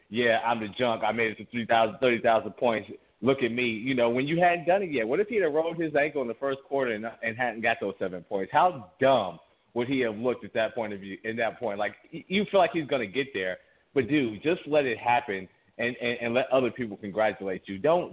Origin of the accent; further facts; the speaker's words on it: Ohio, United States; everybody knows I'm from Ohio, and it's rare you get a transcendent player in basketball from Ohio